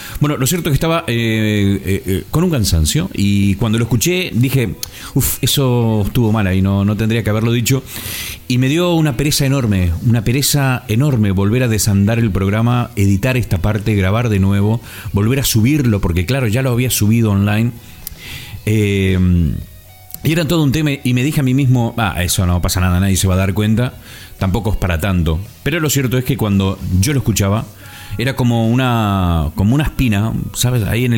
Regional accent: Concordia, Entre Ríos, Argentina; yo también soy de Entre Ríos, de Concordia

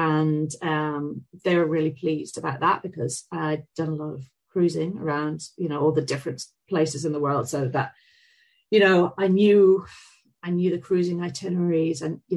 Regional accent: Ireland; also born or lived in Dublin / Belfast / Southampton / Bermuda; I'm originally from Ireland. I grew up between Dublin and Belfast. And then I went off to university to study oceanography in the UK, in Southampton.

